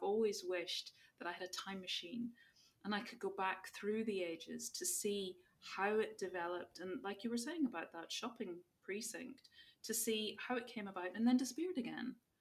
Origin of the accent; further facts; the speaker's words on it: Belfast, Northern Ireland, United Kingdom; where I grew up in Belfast